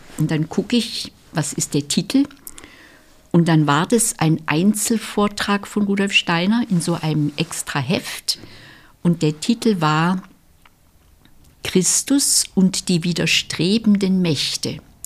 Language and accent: German; Stuttgart, Baden-Württemberg, Germany; Und ich bin auch in der Nachkriegszeit aufgewachsen. Mein Jahrgang ist 46 und wir spielten in Ruinen. Das war das tägliche normale Umfeld, Trümmerfelder in Stuttgart.